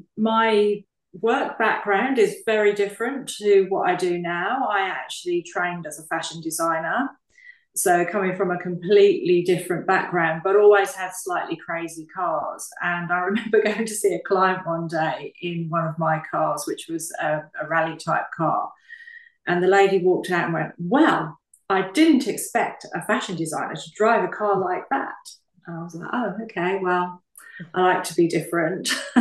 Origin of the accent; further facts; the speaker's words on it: East of England, United Kingdom; I'm English. I'm older than I care to admit. I was born on the east coast of England on a farm, and I guess that sort of growing up on a farm around tractors and things